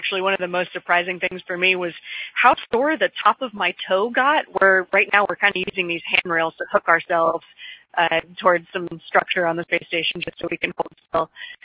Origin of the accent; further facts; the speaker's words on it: Williamsburg, Virginia, United States; I went to Bruton High School and public schools all growing up in Williamsburg, and I had so many really wonderful mentors there.